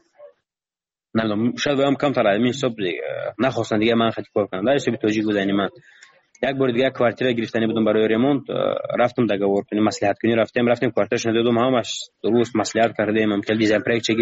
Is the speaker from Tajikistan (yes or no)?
yes; Tajikistan; من گفتم من تاجیکم، گفتم از تاجیکستانم.